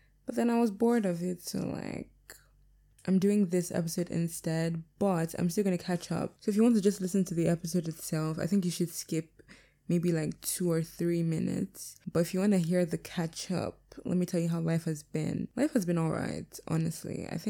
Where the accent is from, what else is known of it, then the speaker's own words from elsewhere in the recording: Delta, Nigeria; Like, when I'm from Delta, so like, whenever I go to Delta, it's not a village.